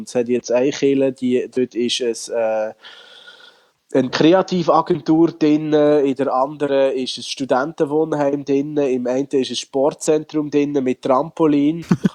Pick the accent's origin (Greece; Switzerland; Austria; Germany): Switzerland; was relativ schräg ist als Schweizer